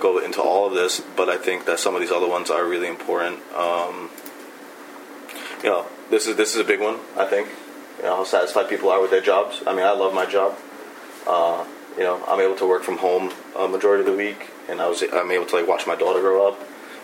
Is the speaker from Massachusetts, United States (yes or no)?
yes; Fall River, Massachusetts, United States; born there; I was born here in Fall River, and I'm proud to be here in Fall River.